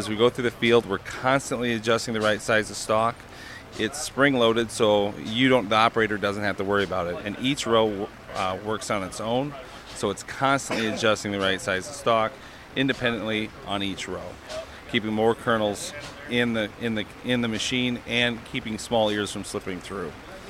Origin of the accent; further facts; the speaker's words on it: Fenton, Iowa, United States; I'm from Fenton, Iowa, up at North Central Iowa.